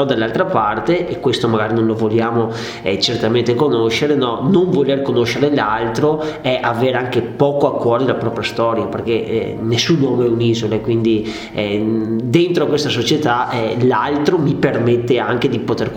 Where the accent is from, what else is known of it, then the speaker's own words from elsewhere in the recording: Veneto, Italy; soprattutto da buon veneto, siccome noi non siamo capaci di rimanere con le mani in mano